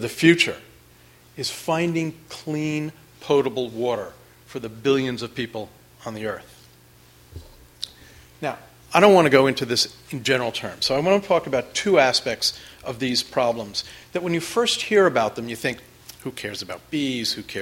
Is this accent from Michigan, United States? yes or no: no; New York, United States; Now, I grew up in the New York area, and I was fed TV dinners, processed food, and I ate at some of the very first fast food restaurants in the area.